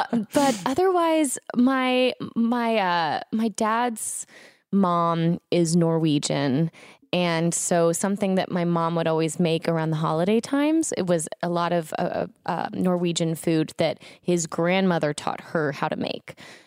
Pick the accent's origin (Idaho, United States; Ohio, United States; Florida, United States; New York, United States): Florida, United States; I was growing up in Florida and not many other kids were like, they'd come over to eat dinner at our house